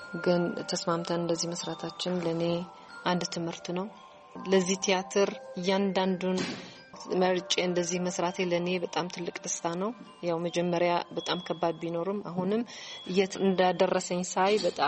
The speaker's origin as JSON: {"language": "Amharic", "town": "Adwa", "region": "Tigray", "country": "Ethiopia", "tie": "born or raised there", "also_born_or_lived": "Asmara / Bahrain / Addis Ababa", "said": "ተወልጄ ያደግኩት አድዋ ከተማ ነው። በጣም የምወደው ትንሽ ወደ መቃሉ ይባላል። የተማርኩት እስከ ኤሌሜንታሪ እዛ ነው፣ እስከ ስምንተኛ ክፍል።"}